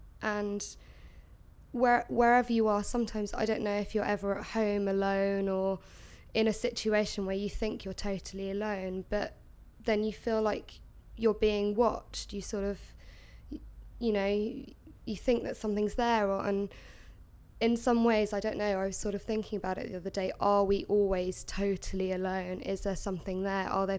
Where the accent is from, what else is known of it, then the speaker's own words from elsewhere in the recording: Twickenham, London, United Kingdom; I'm 23 and I'm from Twickenham.